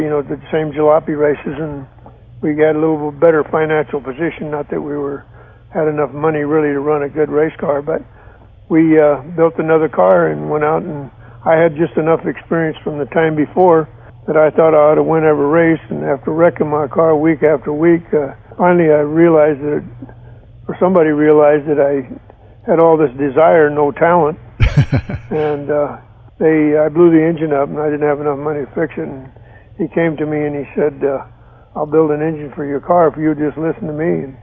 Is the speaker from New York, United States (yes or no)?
no; Texarkana, Arkansas, United States; born there; Yeah, actually, I was born in Texarkana, Arkansas, and my mother worked for a judge